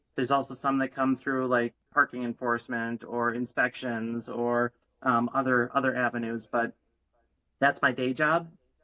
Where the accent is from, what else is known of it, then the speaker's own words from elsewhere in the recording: Green Bay, Wisconsin, United States; also born or lived in Milwaukee; Seriously, though, I was born in Milwaukee. I moved to Green Bay when I was four. I grew up on the west side of Green Bay.